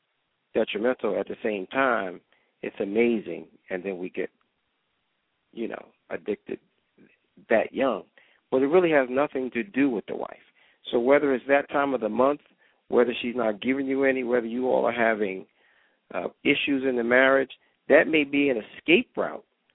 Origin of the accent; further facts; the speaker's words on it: New York, United States; It started for me back when I was growing up in New York